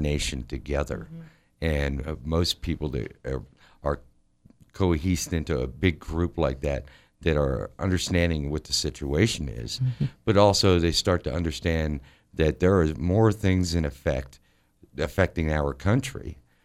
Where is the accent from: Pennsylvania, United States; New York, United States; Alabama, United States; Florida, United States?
Pennsylvania, United States; I'm from Pennsylvania. That was about 24 miles from my hometown.